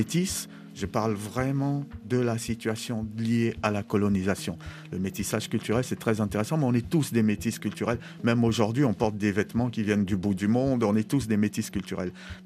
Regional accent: France; now in Côte d'Ivoire; Moi, je suis français et je suis ivoirien. Je suis ivoirien et je suis français, je ne suis pas franco-ivoirien.

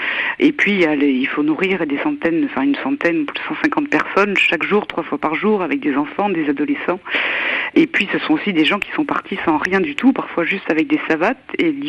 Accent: France; quand on dit qu'on est français, ça se comprend assez vite.

